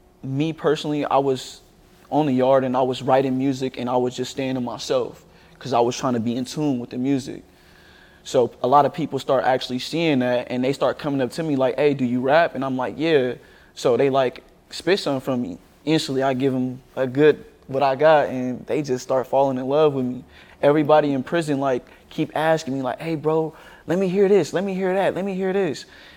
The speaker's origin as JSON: {"language": "English", "town": "Bakersfield", "region": "California", "country": "United States", "said": "Yeah, Central. So I'm from Bakersfield, California, so that's..."}